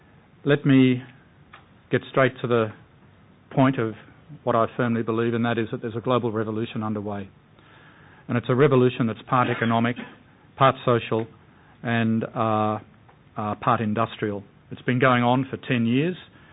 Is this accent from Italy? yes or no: no; Australia; now in United States; I'm an Australian based in America doing global equity.